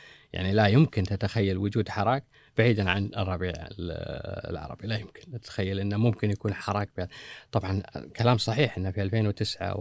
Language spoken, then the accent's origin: Arabic; Kuwait; عندنا في الكويت